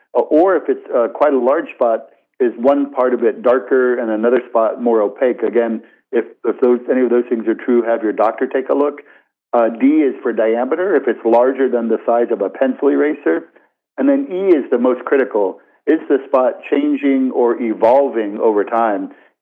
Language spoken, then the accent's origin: English; Florida, United States; As a child, I didn't practice sun safety. I grew up in Florida.